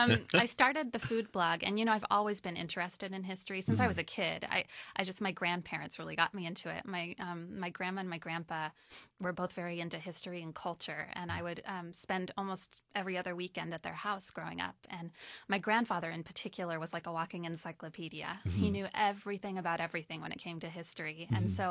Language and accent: English; San Luis Obispo, California, United States; Yeah, I grew up on the Central Coast. I'm a local.